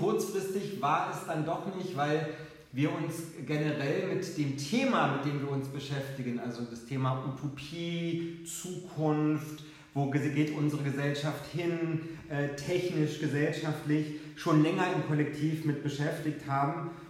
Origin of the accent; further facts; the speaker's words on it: Wernigerode, Saxony-Anhalt, Germany; born there; in meiner Geburtsstadt tatsächlich. Ich bin ja in Wernigerode geboren, im Krankenhaus.